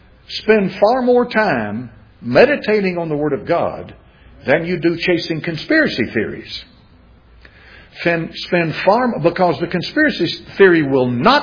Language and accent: English; Tennessee, United States; born there; I'm thankful I was born in East Tennessee.